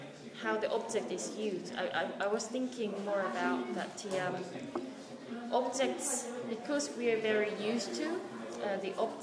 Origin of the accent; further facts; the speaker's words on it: Seoul, South Korea; now in London, United Kingdom; I'm originally from Seoul, Korea, which is a heavily populated city, and now I live in London